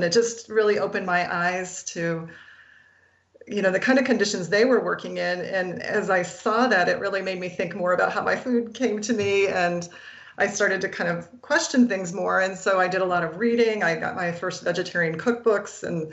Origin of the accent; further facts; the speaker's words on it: Iowa, United States; I grew up in Iowa, and I really had no idea about factory farming or things like that.